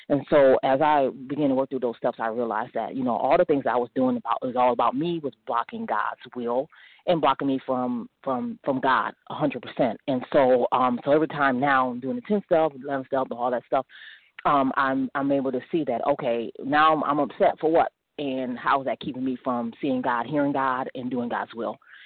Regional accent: Wisconsin, United States; from Wisconsin, recovered overeater.

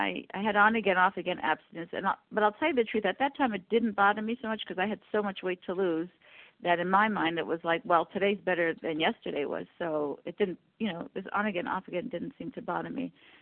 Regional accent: Canada; I'm from Canada, and I am a compulsive overeater

